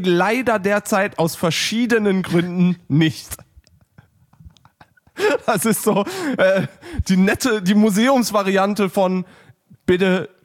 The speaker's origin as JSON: {"language": "German", "town": "Neuss", "region": "North Rhine-Westphalia", "country": "Germany", "said": "Bin aus Neuss."}